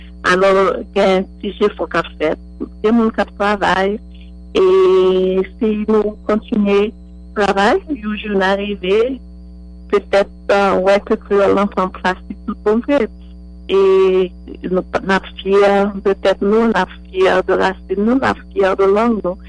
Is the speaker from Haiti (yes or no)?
yes; Haiti; parce que je suis haïtien.